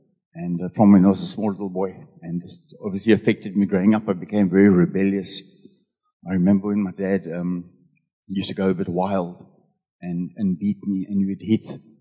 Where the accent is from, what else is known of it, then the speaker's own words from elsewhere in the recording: Cape Town, Western Cape, South Africa; I grew up in Frederick in Cape Town. I stayed there for the first 14 years of my life with my mother and father, my two sisters, one older and one younger.